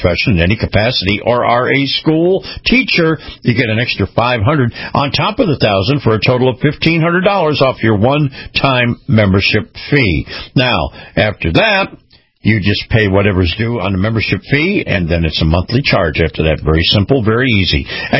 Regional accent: United States; You know, you don't listen, you know, I'm an American first. Everything else comes after that.

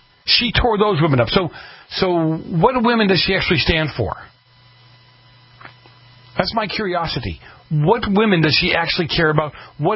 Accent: Boston, Massachusetts, United States; now in Milton, United States; I grew up in the north end of Boston and then moved out to Milton.

